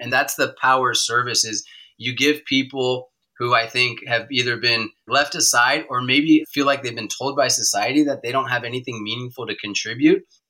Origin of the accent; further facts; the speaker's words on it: Novato, California, United States; And so when I got elected and became mayor of my hometown in Novato, California